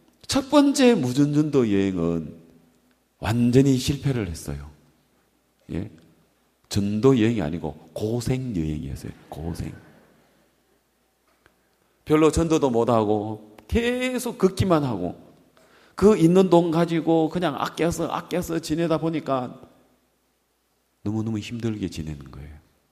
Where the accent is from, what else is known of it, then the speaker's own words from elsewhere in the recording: Gyeongsang, South Korea; accent: Gyeongsang; 나 경상도 사람인데 전라도 가가지고는 밥 못 얻어먹겠다 싶으면 되는 거예요.